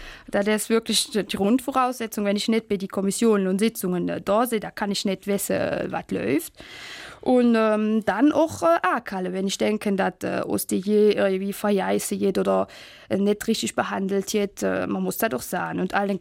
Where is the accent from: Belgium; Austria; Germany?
Belgium; Wallonia; Auch mein Akzent ist immer noch sehr deutlich. Man hört, ja, dass ich eben aus der DG komme.